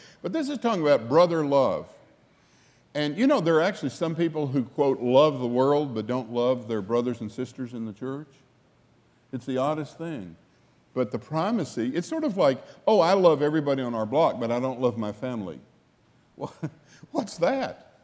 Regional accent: Arkansas, United States; I turned to my hometown in Arkansas, and there were like one or two little places they could stay.

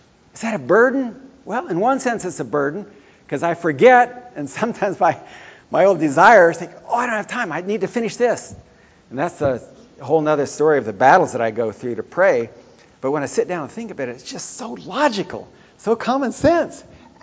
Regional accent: Ethiopia; And, yes, I grew up in Ethiopia, and my heart is there.

